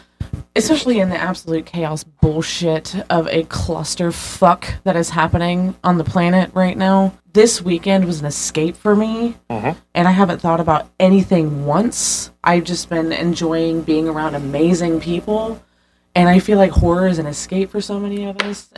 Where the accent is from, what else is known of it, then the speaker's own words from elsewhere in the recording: Michigan, United States; I'm from Michigan, and we drive here 5 hours to come here for this